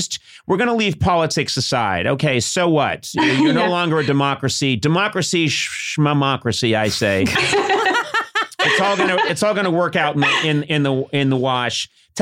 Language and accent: English; Ireland; I am Irish. I mean, my people are from Ireland